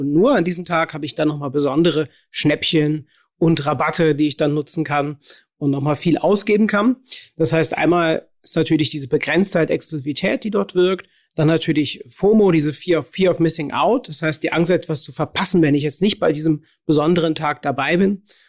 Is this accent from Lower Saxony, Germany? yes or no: no; Cologne, North Rhine-Westphalia, Germany; Ich bin aus Köln, habe mein Büro in Aachen.